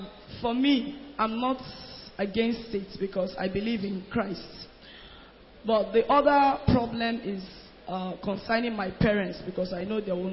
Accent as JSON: {"language": "English", "town": "Owerri", "region": "Imo", "country": "Nigeria", "said": "I'm from Imo State, Owerri North."}